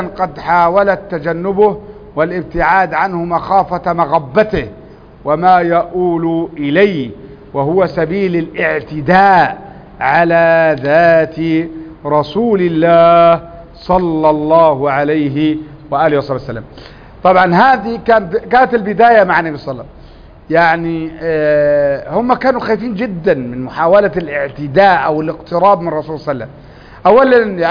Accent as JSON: {"language": "Arabic", "region": "Upper Egypt", "country": "Egypt", "said": "وكان الالتزام عندنا في الصعيد"}